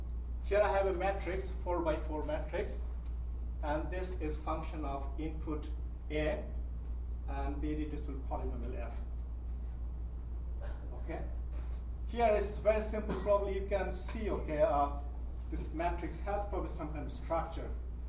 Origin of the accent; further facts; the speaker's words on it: Canada; since I'm from Canada, so I will say Z.